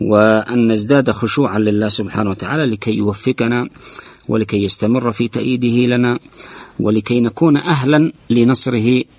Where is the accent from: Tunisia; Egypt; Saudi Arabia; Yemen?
Yemen; أما نحن شعب يمني